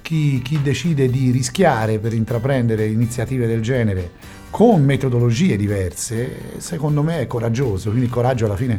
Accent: Florence, Tuscany, Italy; Beh, comunque essere fiorentino mi inorgoglisce, mi rende felice

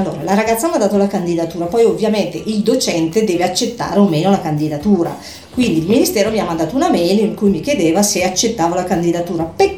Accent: Brescia, Lombardy, Italy; born or raised there

